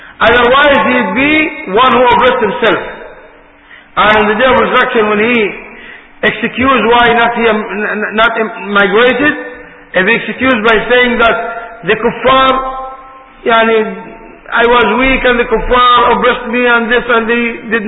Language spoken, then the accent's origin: Arabic; Saudi Arabia; مثلا عندنا في السعودية نلبس الثوب